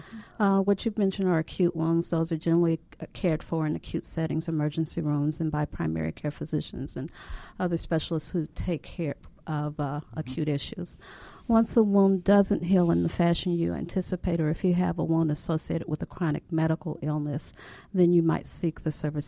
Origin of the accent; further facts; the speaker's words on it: St. Louis, Missouri, United States; also born or lived in Chicago; Well, I am from St. Louis, and I have wanted to be a physician for most of my life.